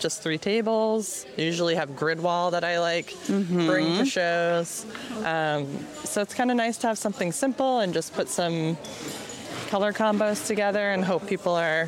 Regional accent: Portland, Maine, United States; I'm from Portland, Maine, and I run a shop called Port Fiber

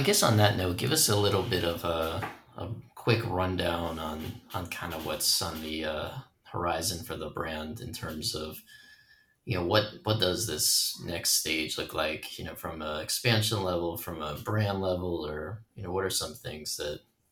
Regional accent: Brooklyn, New York, United States; which makes no sense since I'm from Brooklyn.

